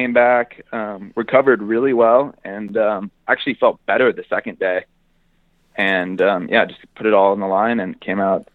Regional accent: California, United States; now in Bellingham, United States; But I'm from the Bay Area, so I'm only an hour away from Johnny.

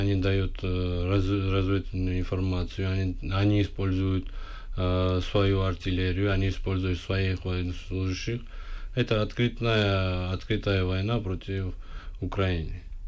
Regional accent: Georgia; Я, как все остальные грузины, думаем

